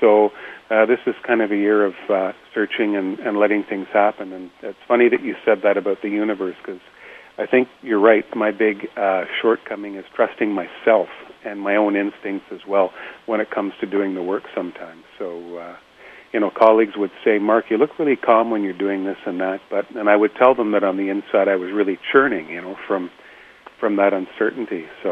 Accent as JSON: {"language": "English", "town": "Montreal", "region": "Quebec", "country": "Canada", "tie": "born there", "said": "But I was born in Montreal."}